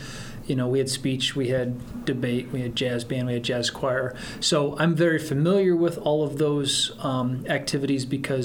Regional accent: Belmond, Iowa, United States; I'm a Belmont-Clemmy High School graduate. After that, I went to the University of Northern Iowa.

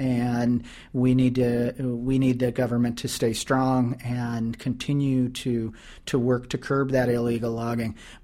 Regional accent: Nebraska, United States; I grew up in Nebraska, and I took my family back for the summer or for a few weeks in the summer

